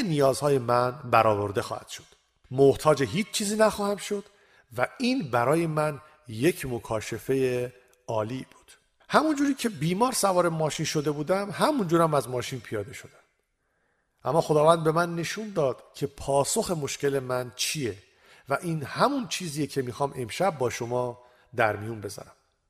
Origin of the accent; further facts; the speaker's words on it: England, United Kingdom; born there; Persian is a second language; خب من تو انگلیس متولد شدم. منظورم اینه که انگلیسی رو مثل گویندگان اخبار بی بی سی صحبت میکنم و زیاد با لهجه آمریکایی میونه ای ندارم